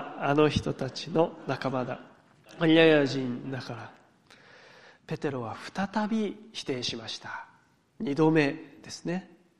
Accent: Fukushima, Japan; いや福島から来たんですよっていう話をしたら

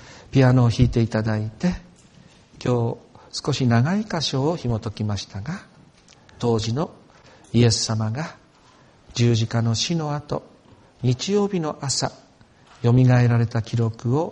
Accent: Yamagata, Japan; 私と同郷の山形県出身のある男性の方は

